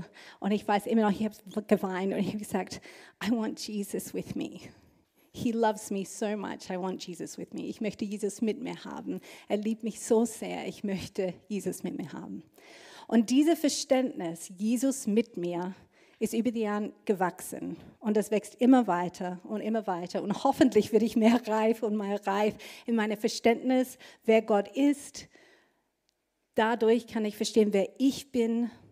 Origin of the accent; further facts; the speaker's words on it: Australia; German is a second language; Wenn ich mein Heimatland Australien anschaue